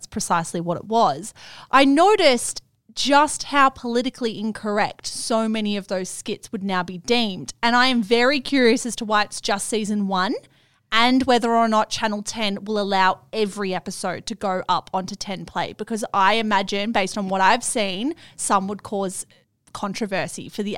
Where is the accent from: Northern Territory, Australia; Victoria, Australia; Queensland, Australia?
Victoria, Australia; Melbourne; accent: Melbourne; I'm saying that with an E because apparently my Melbourne accent makes it sound like